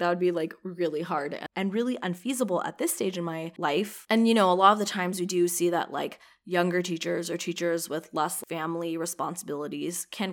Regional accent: California, United States; I love that word, and I've never heard of that place, even though I grew up in SoCal.

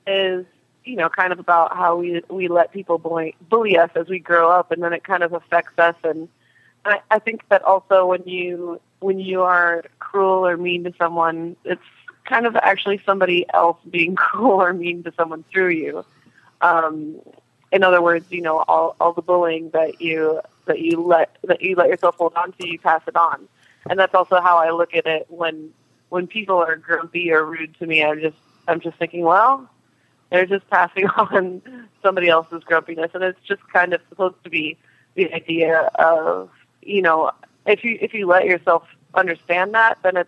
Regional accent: Greece; I think people think because we come from Greece that automatically it's going to mean, oh, it's about government because they're Greek

